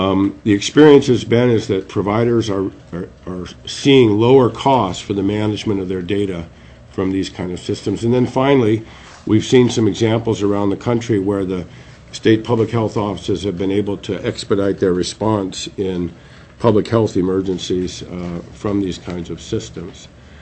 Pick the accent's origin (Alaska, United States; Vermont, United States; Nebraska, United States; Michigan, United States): Alaska, United States; Fairbanks; I'm from Fairbanks, and I've been a health care administrator in the state for about 30 years.